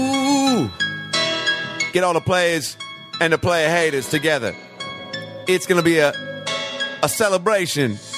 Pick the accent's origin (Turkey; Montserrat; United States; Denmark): United States; Seattle, Washington; I made this Seahawk, you know, big, I'm from Seattle.